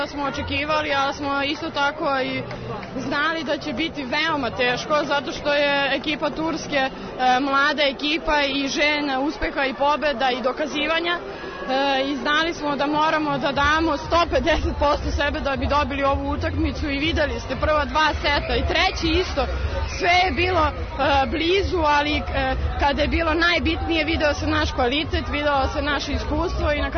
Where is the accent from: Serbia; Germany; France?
Serbia; Belgrade; Ja sam prvo iz Beograda i ne mogu da opišem osjećaj da igram u svom gradu